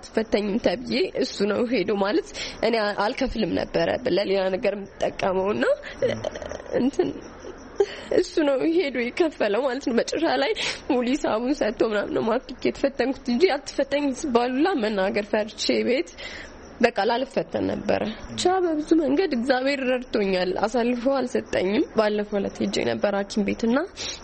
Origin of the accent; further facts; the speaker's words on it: Addis Ababa, Ethiopia; ከአዲስ አበባ ነው የመጣሁት።